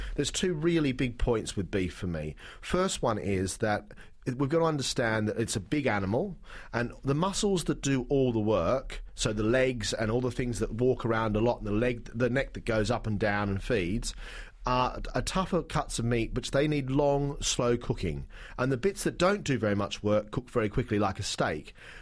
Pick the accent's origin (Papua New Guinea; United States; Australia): Australia; now in London, United Kingdom; I'm an Aussie, absolutely.